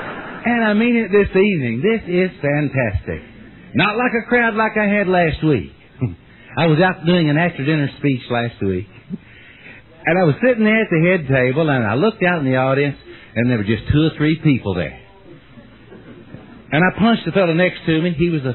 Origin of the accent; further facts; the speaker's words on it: East Bernstadt, Kentucky, United States; I was back down in East Bernstadt last week. That's my hometown.